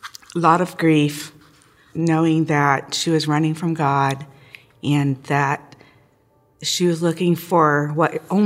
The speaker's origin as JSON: {"language": "English", "town": "Troy", "region": "Ohio", "country": "United States", "said": "I'm from Troy, Ohio."}